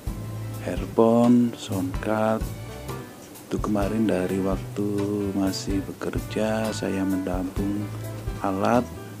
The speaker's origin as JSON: {"language": "Indonesian", "town": "Banyumas", "region": "Central Java", "country": "Indonesia", "tie": "born or raised there", "lives_now": "Bekasi, Indonesia", "said": "perjalanan saya dari Bekasi ke Banyumas ke kampung halaman"}